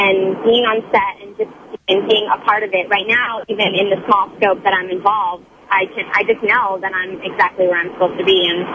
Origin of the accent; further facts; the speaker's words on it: Sacramento, California, United States; now in Los Angeles, United States; Sacramento?